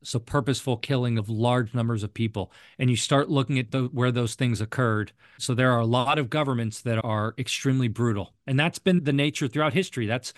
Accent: United States; One of the reasons I focus on the U.S. government, again, it's my home country

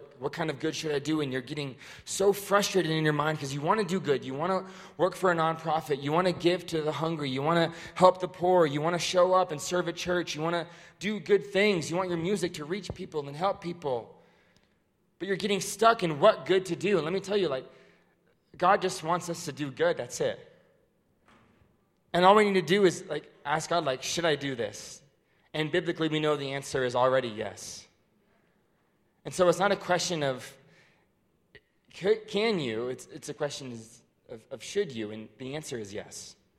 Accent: Seattle, Washington, United States; born there; So I'm a huge Seahawks fan. I was born in Seattle.

